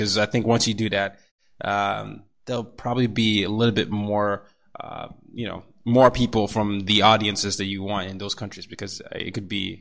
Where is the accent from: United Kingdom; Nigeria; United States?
Nigeria; also born or lived in Asia; I'm a Nigerian. You know, I grew up partly in Asia as well as in Africa.